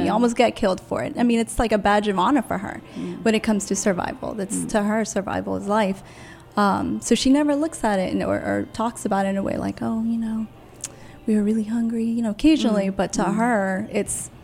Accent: United States; born there; You know, I'm American born.

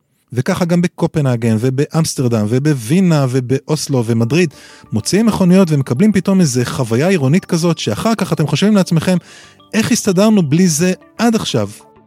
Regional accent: Jerusalem, Jerusalem District, Israel; בתור נער ירושלמי אני זוכר שכשרצינו לצאת לאנשהו היינו יורדים למדרחוב

